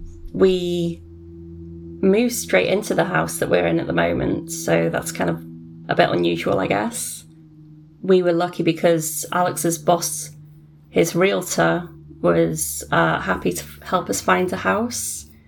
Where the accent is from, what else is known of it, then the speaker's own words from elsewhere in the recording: United Kingdom; I'm British and I don't want magnets of red phone boxes.